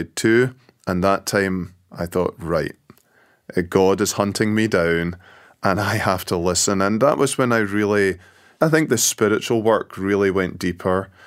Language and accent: English; Scotland, United Kingdom; now in Grand Rapids, United States; no, originally from Scotland.